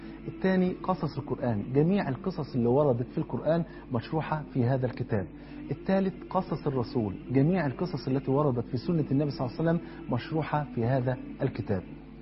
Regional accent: Egypt; وانت عارف طبعا عندنا في مصر الفول فرض عين

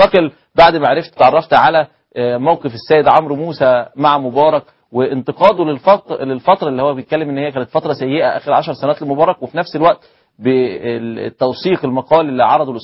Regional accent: Egypt; وانا كواحد مصري كنت استحي ان انا اقول ان انا مصري

